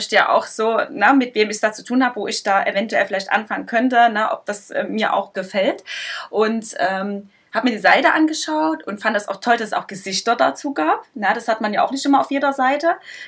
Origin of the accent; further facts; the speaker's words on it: Saxony, Germany; accent: Saxon; Das Einzige, wo ich tatsächlich immer ein bisschen Angst habe, ist mein Dialekt.